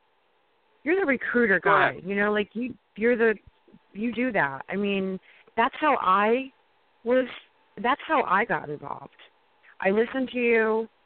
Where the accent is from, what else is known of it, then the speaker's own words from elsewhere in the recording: East Coast, United States; I have lots of friends, you know, because I come from the East Coast and whatever.